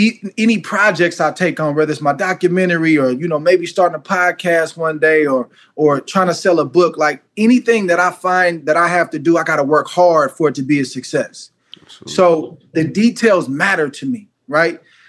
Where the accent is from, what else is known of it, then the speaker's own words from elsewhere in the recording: California, United States; And I'm from California, so I'm trying to figure it out.